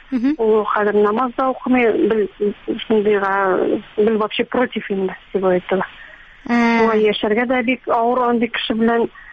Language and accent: Tatar; Kazan, Tatarstan, Russia; moved away as an adult; Без Казаннан киткәнбез инде.